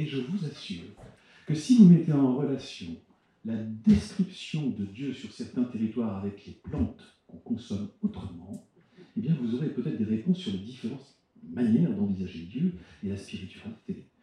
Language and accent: French; Avignon, Provence-Alpes-Côte d'Azur, France; Chez nous, à Avignon, le gros investissement